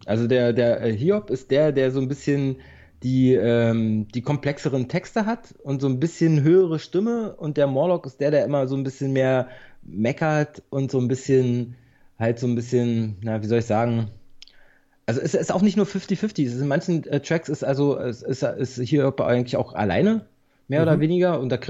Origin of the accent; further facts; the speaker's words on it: Berlin, Germany; Berliner immer